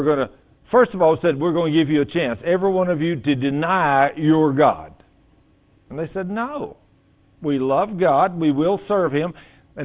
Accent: Texas, United States; I mean, you know, when I went to Japan in the Air Force, I was raised in Texas. I'd never experienced an earthquake.

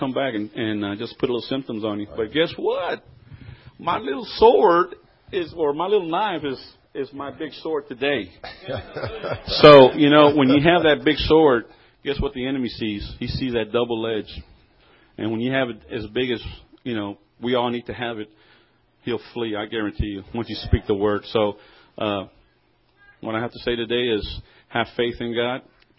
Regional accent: Cleveland, Texas, United States; Janie and I come from Cleveland, Texas, just about 30, 40 miles north of Houston, a little small town.

